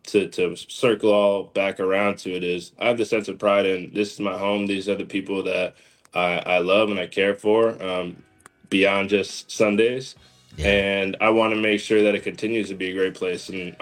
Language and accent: English; New London, Connecticut, United States; I grew up in New London, Connecticut. Portion of my childhood, I was raised by a single mother.